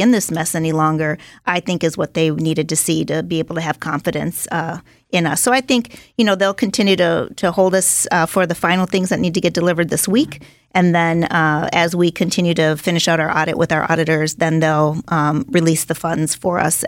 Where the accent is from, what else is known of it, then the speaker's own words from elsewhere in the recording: Minneapolis, Minnesota, United States; Well, I grew up in the Southeast Projects in public housing to a single mom in Minneapolis, Minnesota. And so I'm from Minnesota.